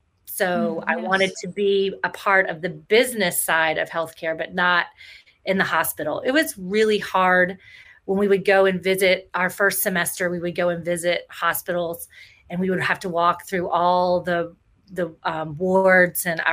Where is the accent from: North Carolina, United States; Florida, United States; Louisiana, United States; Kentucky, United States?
Louisiana, United States; So I grew up in South Louisiana, and I am the oldest of three kids.